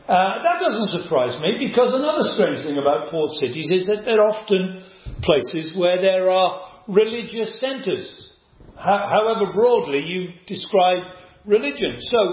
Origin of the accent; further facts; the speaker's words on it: Cardiff, Wales, United Kingdom; I grew up in Cardiff. And it's not much of a port city anymore.